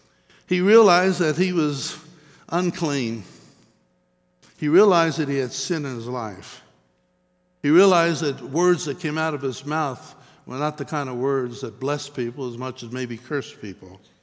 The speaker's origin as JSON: {"language": "English", "region": "Pennsylvania", "country": "United States", "said": "In 1971, I was invited to Colorado for the first time. Never been here before. I'm from Pennsylvania. I was in California at the time."}